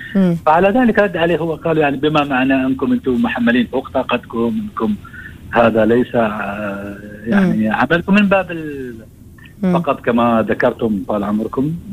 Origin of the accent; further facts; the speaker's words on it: Oman; نحن أصلا كعمانيين